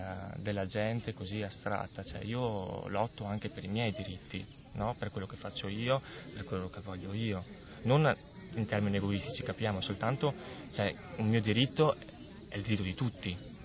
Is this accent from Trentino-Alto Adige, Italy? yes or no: yes; Trento, Trentino-Alto Adige, Italy; now in Bologna, Italy; sono di Trento e sono venuto a Bologna a studiare, ho fatto scienze dell'educazione e poi mi sono fermato e sto lavorando qua a Bologna come formatore.